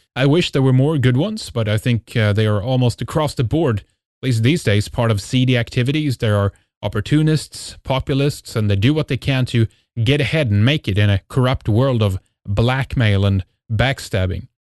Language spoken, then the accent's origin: English; Sweden; English is a second language; I'm from Sweden, and this is an independent radio program